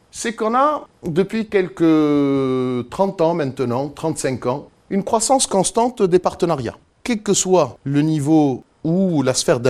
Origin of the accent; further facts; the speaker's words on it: Tunisia; born there; depuis Carthage en Tunisie, mon pays natal